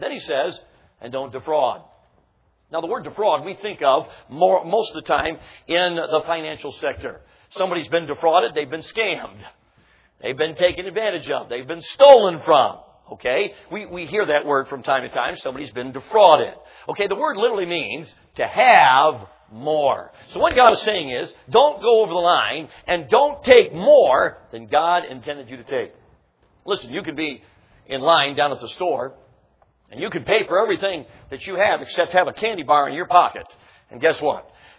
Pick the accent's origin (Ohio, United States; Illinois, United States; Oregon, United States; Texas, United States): Illinois, United States; Chicago; now in Milwaukee, United States; Now, I'm from Milwaukee, Wisconsin, where I live. I grew up in Chicago.